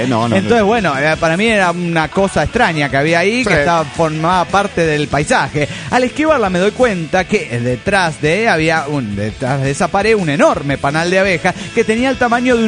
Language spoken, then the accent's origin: Spanish; Tuluá, Valle del Cauca, Colombia; de Tuluá, Colombia.